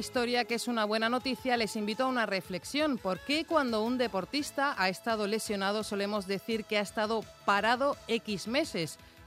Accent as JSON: {"language": "Spanish", "town": "Santa Cruz de Tenerife", "region": "Canary Islands", "country": "Spain", "said": "maravilloso sitio para visitar. Está en Santa Cruz de Tenerife y a mí me gusta mucho ese sitio."}